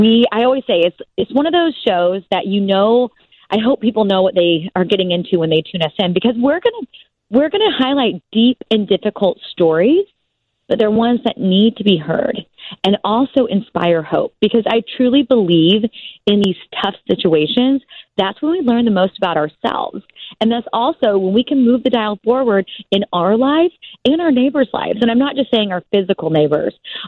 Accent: Oklahoma, United States; I mean, it's funny because I am from Oklahoma

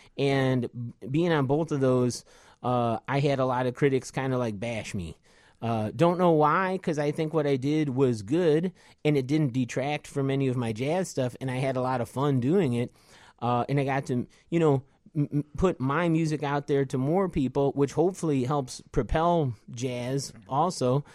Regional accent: Chicago, Illinois, United States; growing up in Chicago and playing with Charles Erland

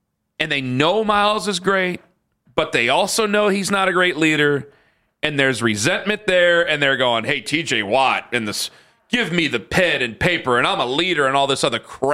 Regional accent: Canton, Ohio, United States; I knew what West Park was, and I'm from Canton.

